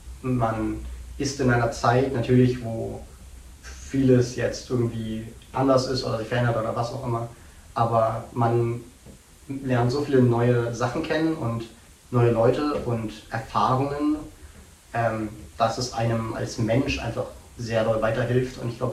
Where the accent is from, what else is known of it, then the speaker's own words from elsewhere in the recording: Dresden, Saxony, Germany; ich komme aus Dresden.